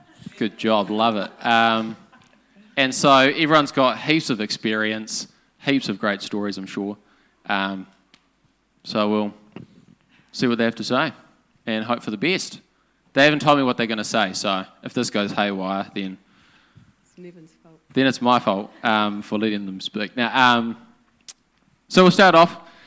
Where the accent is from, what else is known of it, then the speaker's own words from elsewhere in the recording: South Africa; now in New Zealand; because growing up in South Africa, my mum always beat it into us